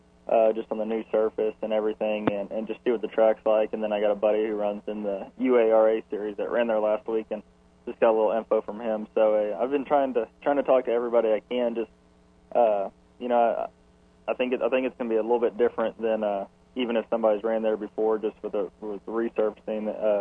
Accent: Texas, United States; Well, yeah, I'm originally from Texas, but I now live in North Carolina.

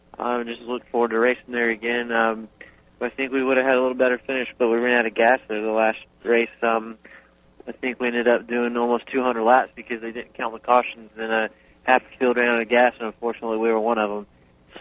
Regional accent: Florida, United States; We're all from Lakeland, Auburndale, Winter Haven area.

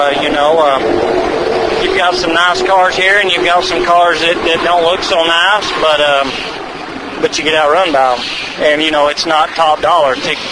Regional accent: Newport, Tennessee, United States; Newport, Tennessee.

